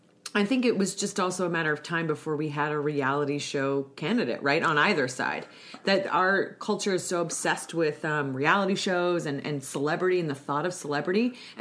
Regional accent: Iowa, United States; Now, I'm from Iowa. Just so you know, originally.

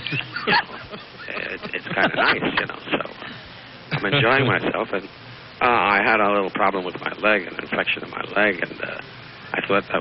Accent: Jackson Heights, New York, United States; I'm a kid from Jackson Heights, and my mother always believed I was going to be, working the docks at Newark or something

